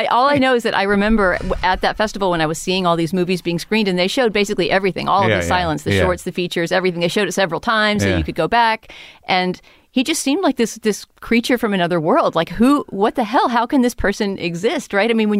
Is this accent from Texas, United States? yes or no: yes; San Antonio, Texas, United States; But also, at least where I grew up in San Antonio, Texas, it was not easy to see silent movies